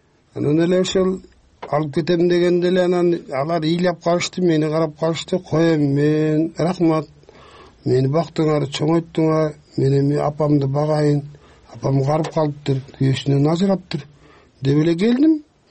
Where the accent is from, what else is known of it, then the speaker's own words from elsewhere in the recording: Sokuluk, Chuy Region, Kyrgyzstan; А негизи эжемдин колунда өстүм сокулукта 6 жыл.